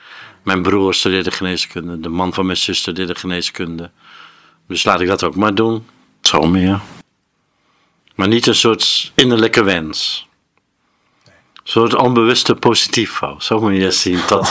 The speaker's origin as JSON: {"language": "Dutch", "town": "Emmeloord", "region": "Flevoland", "country": "Netherlands", "moved": "as an adult", "said": "Emmeloord."}